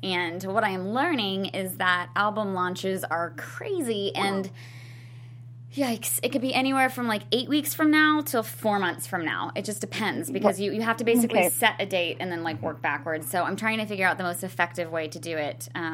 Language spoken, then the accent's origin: English; Virginia, United States; Maybe not in the summer though, because I'm from Virginia